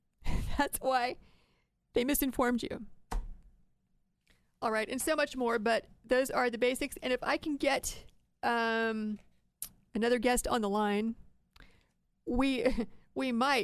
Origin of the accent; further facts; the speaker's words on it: Ohio, United States; It's my home state.